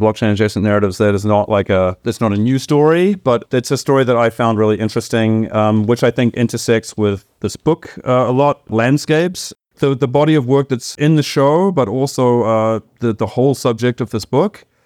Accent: New Zealand; now in Germany; I grew up in New Zealand. I live in Germany, but I grew up in New Zealand.

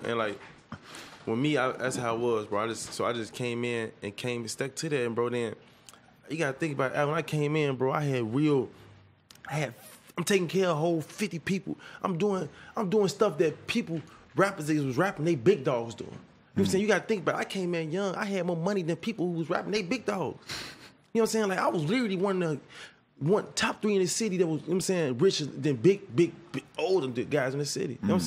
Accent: Chicago, Illinois, United States; Okay, my family always from the west side of Chicago. You know what I'm saying? I grew up on North Avenue.

